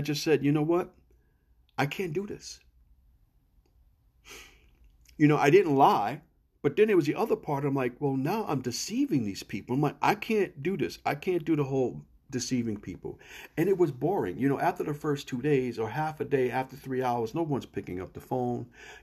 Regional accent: New York, United States; accent: New York; And I actually just heard my New York accent come out.

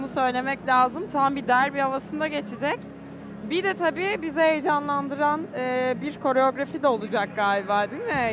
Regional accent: İzmir, Turkey; Ya aslında şöyle, ben biliyorsun İzmirliyim. İzmir'de yaşadım, hep orada büyüdüm, orada okudum.

